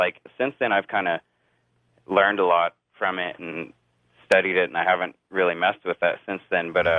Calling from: Las Cruces, New Mexico, United States; I'm calling from Las Cruces, New Mexico.

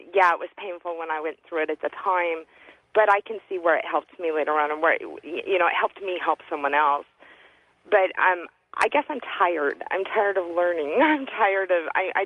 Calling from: Portland, Oregon, United States; From Portland.

